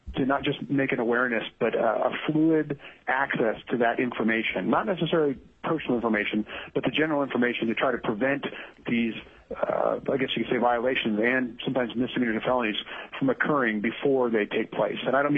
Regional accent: Kodiak, Alaska, United States; also born or lived in Kotzebue; I grew up in Kodiak, Alaska for the most part, commercial fishing throughout the entire state. I then joined the Alaska State Troopers in 1999. I lived in Kotzebue for 4.5 years

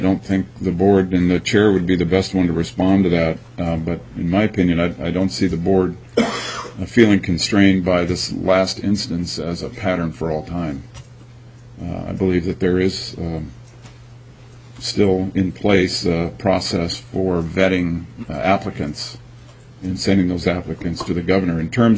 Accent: Fairbanks, Alaska, United States; I was born and raised in Alaska. I was born in the territory. And this is very personal to me, so bear with me if you would. I grew up in Fairbanks.

